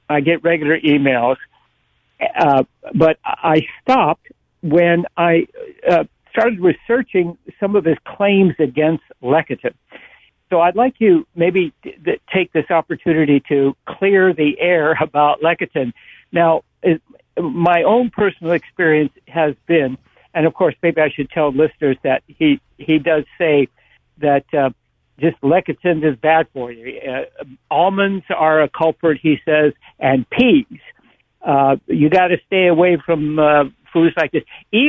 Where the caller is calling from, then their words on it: Santa Cruz, California, United States; I'm calling from Santa Cruz.